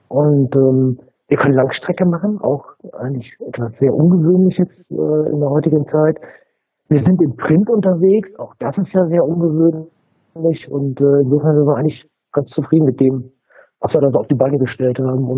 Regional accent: Dortmund, North Rhine-Westphalia, Germany; ich bin in Dortmund groß geworden

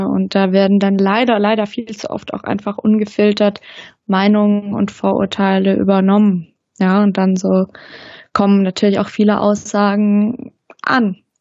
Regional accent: Baden-Württemberg, Germany; ich komme ursprünglich aus dem Nachbardorf von Hoffenheim und in der Region ist

